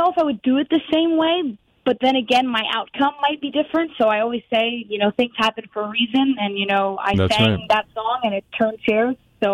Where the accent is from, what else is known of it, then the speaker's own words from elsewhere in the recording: Yonkers, New York, United States; now in Putnam County, United States; I originally am from Yonkers, New York, but I'm now residing in Putnam County, New York.